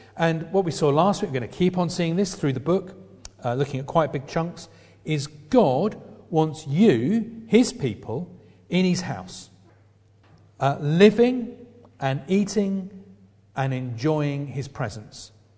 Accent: East of England, United Kingdom; I'm from Essex. and I don't think I've got any Levite blood in me.

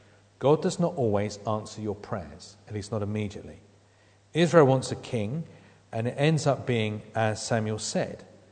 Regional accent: United Kingdom; this is one of the great things about being British, when the British government says what you need to be healthy is your 5 a day

